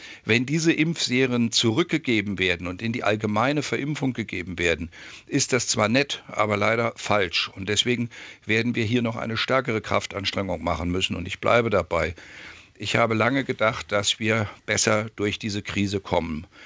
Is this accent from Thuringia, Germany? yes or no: yes; Thuringia, Germany; dann wird auf einmal bei uns in Thüringen darüber geredet